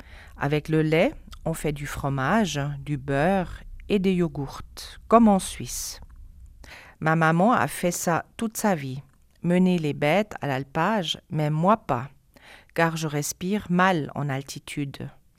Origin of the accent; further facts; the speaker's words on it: Tibet, China; moved away; J'ai quitté le Tibet en 2013 et j'aime beaucoup retrouver ces images.